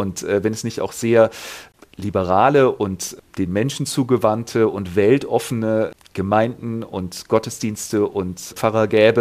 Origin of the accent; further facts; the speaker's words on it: Hesse, Germany; diese Kirche, wo ich herkomme in Nordhessen, stammt aus der Tradition der sogenannten nordhessischen Renitenz.